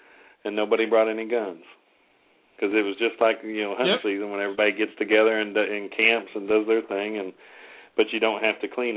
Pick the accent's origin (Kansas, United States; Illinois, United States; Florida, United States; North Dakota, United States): Florida, United States; Okeechobee; I'm from Okeechobee